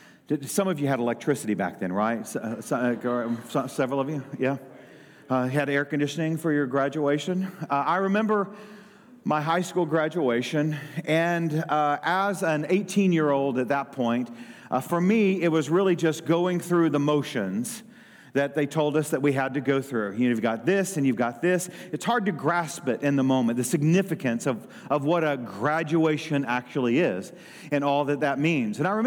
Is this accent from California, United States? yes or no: no; Dexter, Missouri, United States; I grew up in Dexter, Missouri, and we graduated on our high school football field.